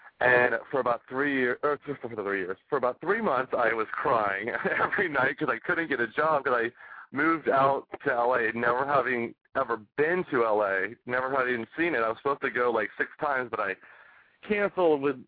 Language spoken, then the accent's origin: English; Sarasota, Florida, United States; also born or lived in Bradenton; I grew up in Sarasota, Florida, Bradenton, Florida. And moved to Orlando and just didn't want to go to college.